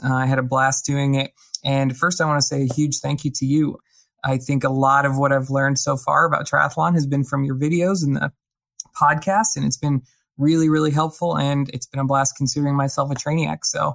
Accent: Virginia, United States; I'm from Central Virginia, and I'm a huge fan of the vlog and the podcast.

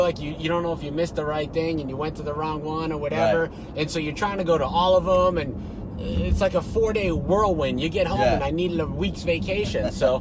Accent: Boston, Massachusetts, United States; so I'm from Boston originally.

